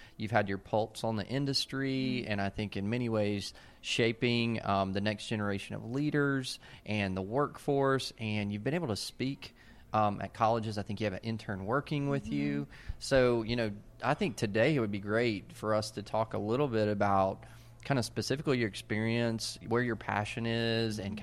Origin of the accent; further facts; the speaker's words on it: Knoxville, Tennessee, United States; My hometown. We're on my turf now.